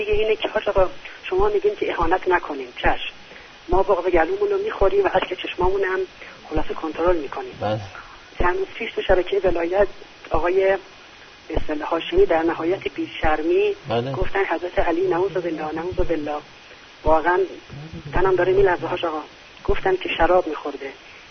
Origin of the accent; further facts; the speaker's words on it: Shiraz, Fars, Iran; من خودم از شیراز هستم